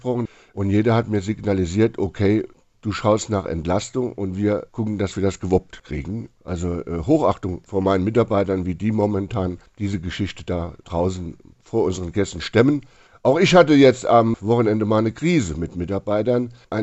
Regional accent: Rhineland, Germany; Wir sind Rheinländer, wir sehen sowieso alles positiv.

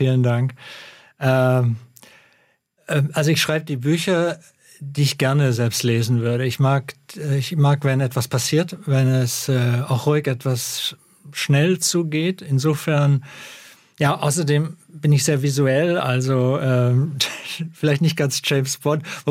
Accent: Munich, Bavaria, Germany; weil ich komme aus München, also Isar.

